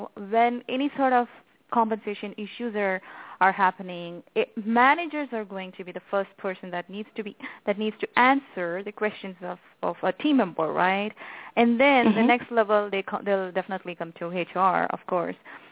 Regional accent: India; now in United States; So I'm basically coming from India

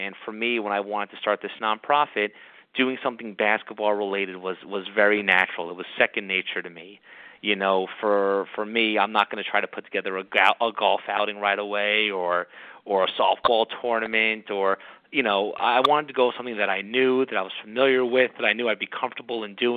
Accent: Parsippany, New Jersey, United States; So I'm a Parsippany guy myself. I was born and raised there. I grew up in Parsippany in Troy Hills Village.

